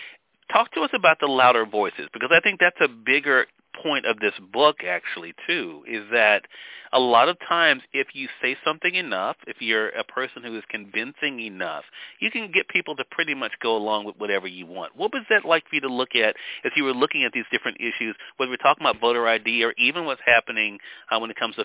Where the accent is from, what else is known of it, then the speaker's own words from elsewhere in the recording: Mississippi, United States; here in my home state of Mississippi, where we're on the radio dial